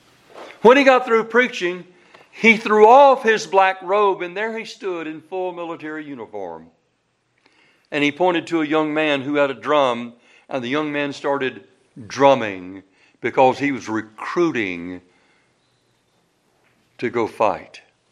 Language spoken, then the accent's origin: English; the South, United States; I was raised in the South. I was raised on a farm.